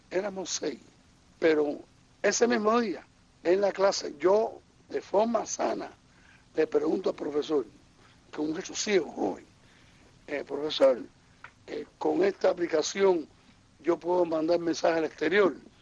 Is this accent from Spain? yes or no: no; Cuba; como cubano